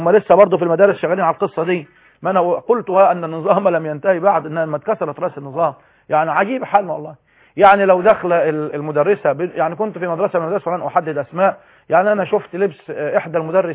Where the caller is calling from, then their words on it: Palestine; من فلسطين